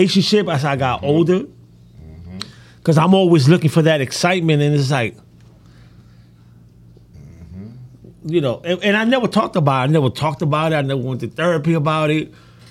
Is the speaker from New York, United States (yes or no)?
yes; New York City, New York, United States; I grew up in the South Bronx, Hut's Point.